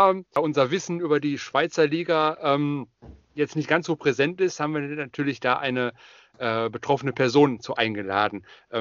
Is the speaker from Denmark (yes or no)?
no; Germany; Also jetzt ich als Deutscher